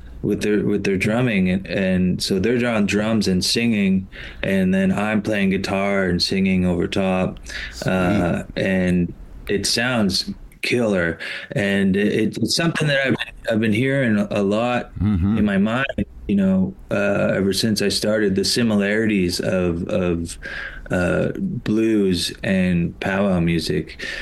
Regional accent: Alberta, Canada; I'm from Central Alberta. My tribe is from Beaver Lake Cree Nation. I'm Cree Métis from Central Alberta.

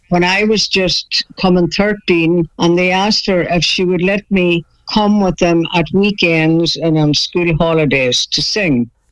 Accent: Ulster, Ireland; 1951, I was born in Donegal, in the hospital in Donegal town. We lived in a little fishing village called Kincastle, which is right up at the northwest coast of Ireland, right?

